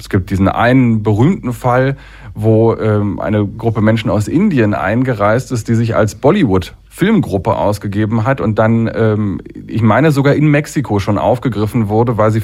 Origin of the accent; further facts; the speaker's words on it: Berlin, Germany; Ich bin in Berlin groß geworden